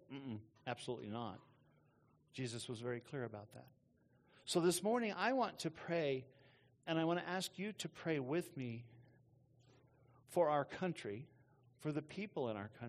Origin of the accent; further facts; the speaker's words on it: Texas, United States; I'm not going to try to say their first names because I come from Texas and we just have a hard time with some names.